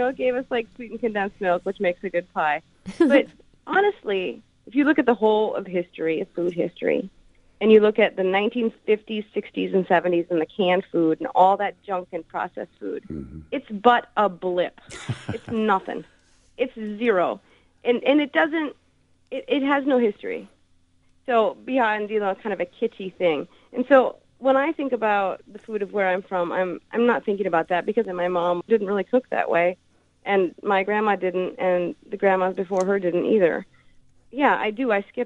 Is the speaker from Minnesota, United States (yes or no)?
yes; Park Rapids, Minnesota, United States; Yeah, so I grew up in town in Park Rapids, and my mom was an obsessive home cook.